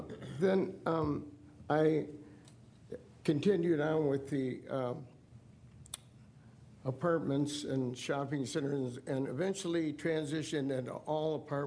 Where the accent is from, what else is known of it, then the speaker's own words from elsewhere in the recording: Detroit, Michigan, United States; I was born in Detroit, Michigan. My parents came here from Greece. They were immigrants, and we grew up in subsidized housing in Detroit.